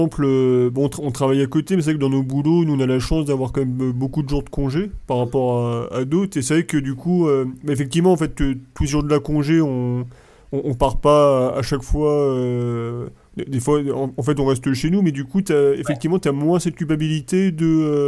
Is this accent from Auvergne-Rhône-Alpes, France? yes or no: yes; Montluçon, Auvergne-Rhône-Alpes, France; nous à la base, on est de Montluçon dans le centre de la France